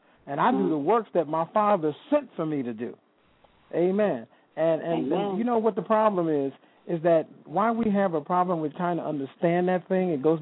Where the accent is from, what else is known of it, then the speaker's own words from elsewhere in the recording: Buffalo, New York, United States; Back home, my family, I'm from Buffalo, New York, but my family's originally from Mississippi, and I say that's down home.